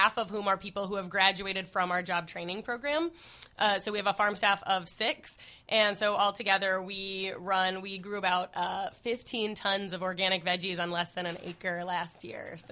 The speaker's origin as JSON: {"language": "English", "region": "New York", "country": "United States", "moved": "yes", "lives_now": "Chicago, United States", "said": "I guess I speak with a little bias because I moved to Chicago from New York."}